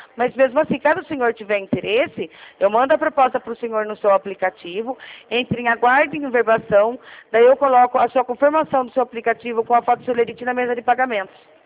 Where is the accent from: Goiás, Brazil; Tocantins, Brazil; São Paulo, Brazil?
São Paulo, Brazil; Rio Claro; eu sou aqui do Rio Claro, São Paulo.